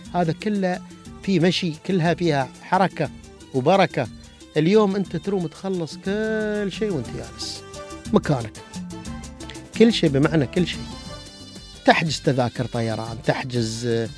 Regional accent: Dubai, United Arab Emirates; نحن من دبي، نحن لنا الفخر نكون من دبي ومن الإمارات،

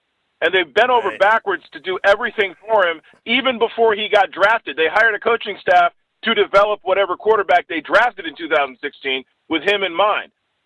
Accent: New York, United States; I grew up in New York State. I know Jamestown, New York.

